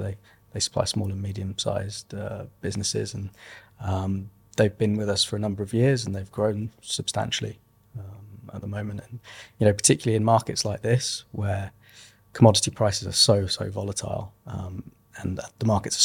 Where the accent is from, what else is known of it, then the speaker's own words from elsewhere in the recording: Birmingham, West Midlands, United Kingdom; now in London, United Kingdom; I'm based in London. I'm originally from Birmingham